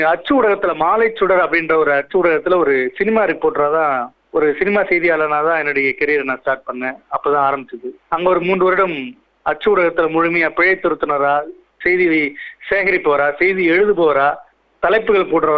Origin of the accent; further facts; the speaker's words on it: Chennai, Tamil Nadu, India; நான் பிறந்து வளர்ந்தது வட சென்னை காசிமேட்ல, ஒரு மீனவ சமுதாயத்துல பிறந்த, ஒரு மீனவர் குடியிருப்புல பிறந்த ஒரு ஆள் நானு.